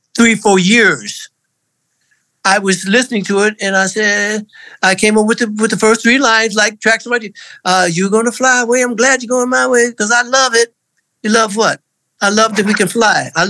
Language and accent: English; Detroit, Michigan, United States; I came from Detroit where winter is brutal.